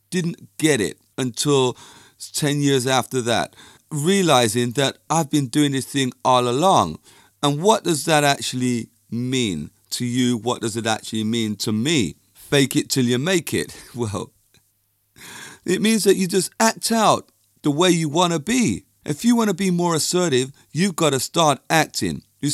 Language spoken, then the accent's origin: English; England, United Kingdom; now in -; Although I wasn't born in Jamaica, I can go to Jamaica and they don't know that I'm an English person, because I can just drop into that accent naturally.